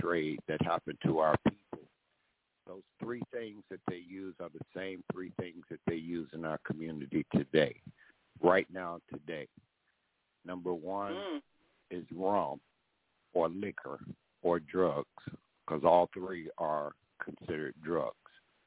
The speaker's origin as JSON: {"language": "English", "region": "Mississippi", "country": "United States", "tie": "born there", "also_born_or_lived": "Chicago", "lives_now": "Georgia, United States", "said": "I've lived in Chicago. I was born in Mississippi, but I know Chicago."}